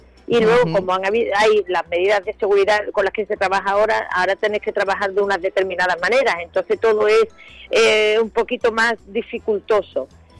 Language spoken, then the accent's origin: Spanish; Seville, Andalusia, Spain; moved away; also born or lived in London / Santander / Barcelona; yo me fui a Londres, de Londres a Santander, Santander, Barcelona, 13 años, en fin, para hacerte lo corto, yo estaba perdiendo mi acento y claro, y no me iba dando cuenta. Y entonces hubo un momento que en mi propia ciudad, en Sevilla